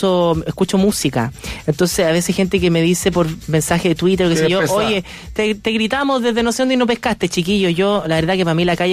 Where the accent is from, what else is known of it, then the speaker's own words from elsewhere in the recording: Chile; de reflexionar sobre lo que nos pasa como chilenos